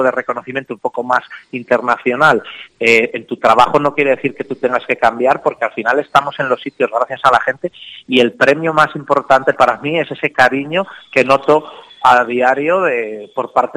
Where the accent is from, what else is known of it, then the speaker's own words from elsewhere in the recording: Zamora, Castile and León, Spain; also born or lived in Toro; Pues yo la verdad que en casa, en Zamora y en Toro, siempre he dicho que me he sentido profeta en mi tierra